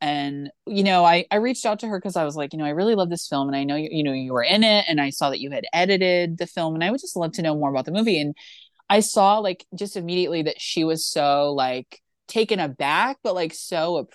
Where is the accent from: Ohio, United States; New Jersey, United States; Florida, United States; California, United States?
Ohio, United States; Cause it could be, cause I mean, I'm from Ohio.